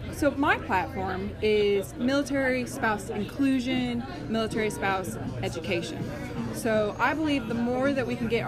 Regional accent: Illinois, United States; No matter, you know, I'm from Illinois, but we live in Louisiana now.

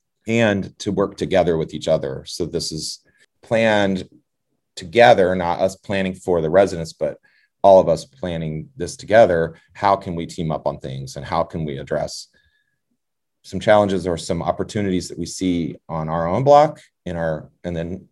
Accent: Warsaw, Indiana, United States; So I grew up in Warsaw, and we had Northern Indiana. We had WRSW, which was our city radio station

